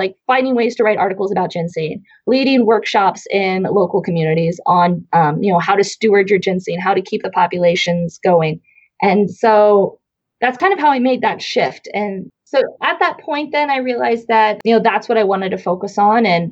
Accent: Ohio, United States; you know, I'm from Southeastern Ohio and there's a lot of surface mining, especially in like the West Virginia, Appalachian area.

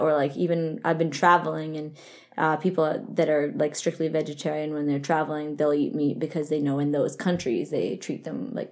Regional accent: Vancouver, British Columbia, Canada; I'm from Vancouver

